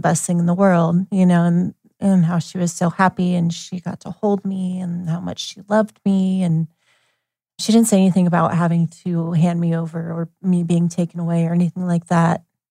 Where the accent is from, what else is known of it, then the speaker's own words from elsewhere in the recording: Eugene, Oregon, United States; born there; I was born in Eugene.